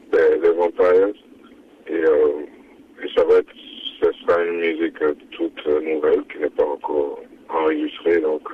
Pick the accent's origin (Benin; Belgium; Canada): Benin; also born or lived in Côte d'Ivoire / Paris / Boston; Ben, le Bénin, j'ai grandi au Bénin, je suis né au Bénin.